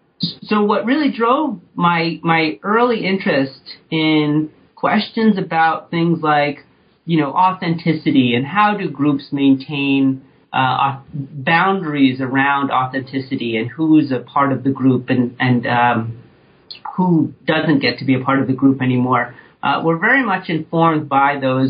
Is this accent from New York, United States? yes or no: yes; New York, United States; I grew up in New York and did my undergraduate work at St. John's University